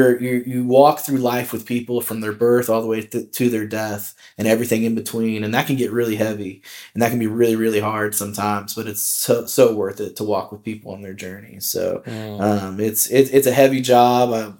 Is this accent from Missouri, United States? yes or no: yes; Webb City, Missouri, United States; I'm originally from Webb City, Missouri is where I'm from. So that's a suburb of Joplin. It's a town of about 12,000 people.